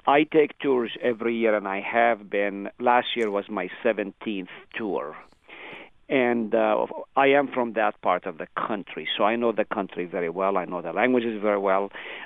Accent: Nazareth, Northern District, Israel; There's another man from Galilee, from my hometown of Nazareth.

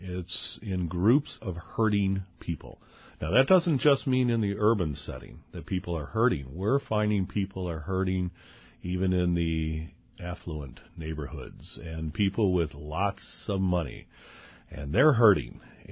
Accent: Wheeling, Illinois, United States; Originally around the suburbs of Chicago.

